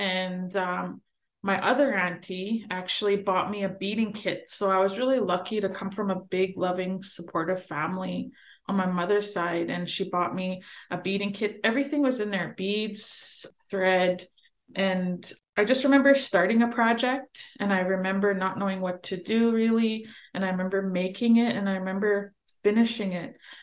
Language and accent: English; Winnipeg, Manitoba, Canada; growing up in Winnipeg, we didn't have a big extended